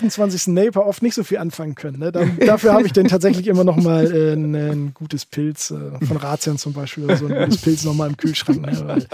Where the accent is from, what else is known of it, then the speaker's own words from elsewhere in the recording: Lower Saxony, Germany; also born or lived in Parchim; Ich bin gebürtig aus Niedersachsen